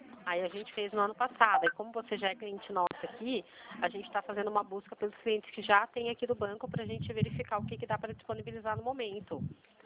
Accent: Limeira, São Paulo, Brazil; Limeira, interior de São Paulo.

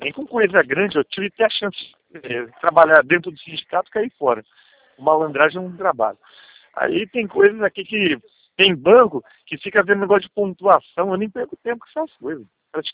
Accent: Ribeirão Preto, São Paulo, Brazil; born there; Então, eu nasci em Ribeirão Preto. Minha família é tudo Ribeirão Pretano também.

